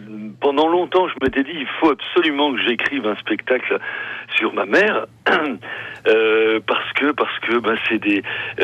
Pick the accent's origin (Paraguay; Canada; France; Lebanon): France; born there; nous, en fait, on est des enfants de France, on est nés en France